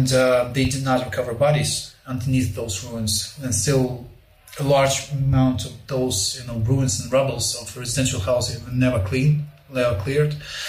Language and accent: English; Volnovakha, Donetsk Oblast, Ukraine; Volovakha, my hometown, which is just north of Mariupol